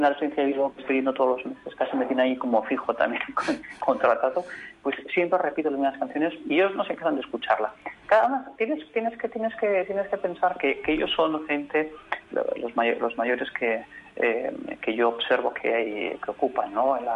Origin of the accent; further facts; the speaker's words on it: Bilbao, Basque Country, Spain; Empecé en Bilbao, yo soy tenor de Bilbao, ahora estoy aquí por circunstancias laborales trabajando en el liceo en este mes